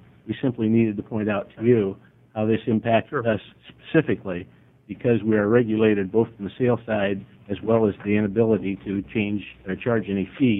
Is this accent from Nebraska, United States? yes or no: no; Dallas, Texas, United States; Well, for the record … from Dallas.